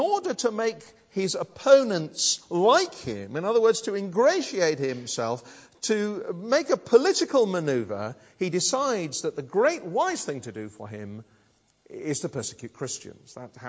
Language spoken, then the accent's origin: English; United Kingdom; And of course, being British, you would immediately say, oh, very well, thank you.